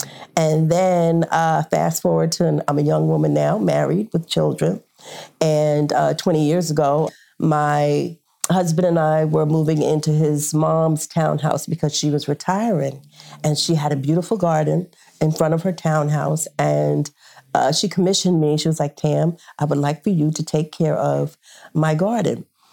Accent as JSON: {"language": "English", "town": "Long Island", "region": "New York", "country": "United States", "tie": "born or raised there", "said": "a little girl, and growing up in Long Island. And we lived in a beautiful community"}